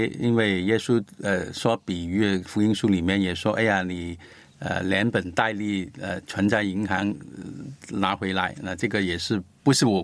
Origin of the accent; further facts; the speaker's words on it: Guangdong, China; 以小过大，我们广东人说